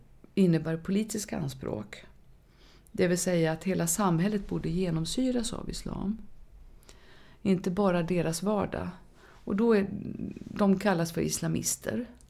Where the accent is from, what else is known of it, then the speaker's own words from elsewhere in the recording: Sweden; Jag är en svensk muslim.